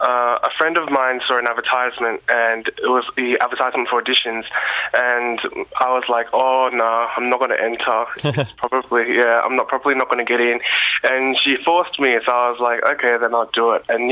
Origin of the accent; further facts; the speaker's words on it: Australia; born there; So my family background is Chinese. Both my parents came here and they met here, and I was born in Australia. So I'm an Australian born Chinese, ABC.